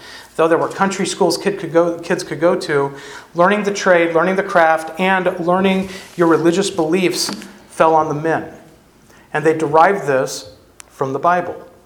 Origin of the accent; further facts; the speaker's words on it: California, United States; now in Alaska, United States; I grew up in California, but I've now lived in Alaska for the same amount of time as I lived in California, 22, 23 years.